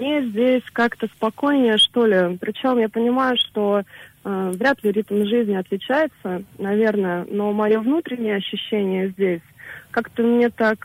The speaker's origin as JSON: {"language": "Russian", "town": "Ufa", "region": "Bashkortostan", "country": "Russia", "tie": "born there", "also_born_or_lived": "Kazan", "moved": "yes", "lives_now": "Saint Petersburg, Russia", "said": "Я родилась в Уфе, и у меня было несколько переездов. В Казани я жила некоторое время."}